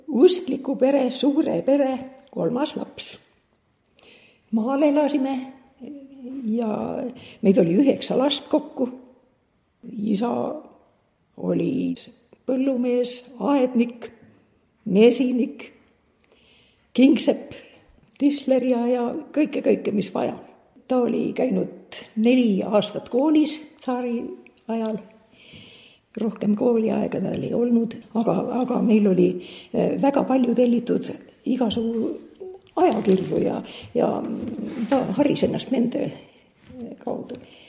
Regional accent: Harjuküla, Hiiu County, Estonia; Ma olen Harjukülast, Hiiumaalt ja Harju kogudusse kuulusin.

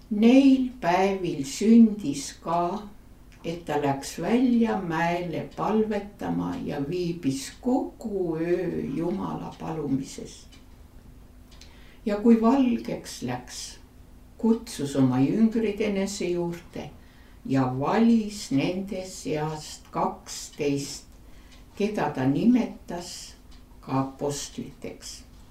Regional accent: Konguta, Tartu County, Estonia; Elasin ja kasvasin Tartu maal väike Konguta mõisas

